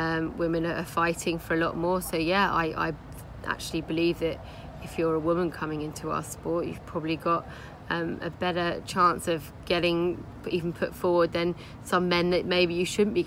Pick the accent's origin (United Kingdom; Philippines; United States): United Kingdom; Brighton, South East England; Growing up in Brighton, on the inside of the racetrack, there's actually a main road, so you normally do whatever you can to catch a loose horse.